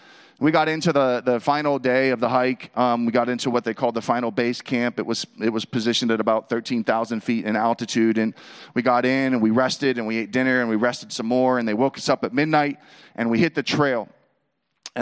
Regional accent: Pittsburgh, Pennsylvania, United States; And then my thought is like, I'm from Pittsburgh. I cannot receive this man's prayer right now.

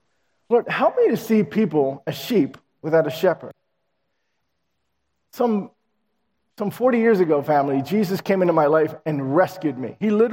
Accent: Philadelphia, Pennsylvania, United States; now in Lansdale, United States; I'm from North Philly originally, family. I don't go back there. I live in Lansdale.

